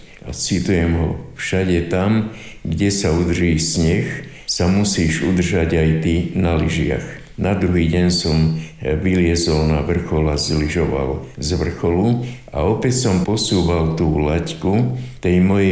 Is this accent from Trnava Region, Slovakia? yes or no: no; Spišská Nová Ves, Košice Region, Slovakia; Ale keď som bol študent z Spišskej Novej Vsi